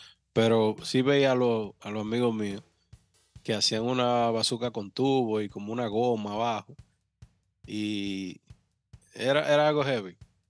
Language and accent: Spanish; Dominican Republic; pero yo soy dominicano, somos dominicanos